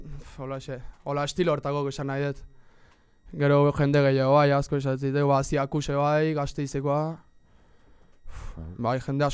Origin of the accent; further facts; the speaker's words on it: Tolosa, Basque Country, Spain; Tolosakoa, 2000 urten jaio nintzen, martxoak irun